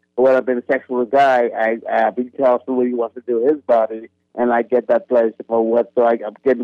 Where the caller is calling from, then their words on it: Philadelphia, Pennsylvania, United States; Listening to you from Philadelphia, Pennsylvania.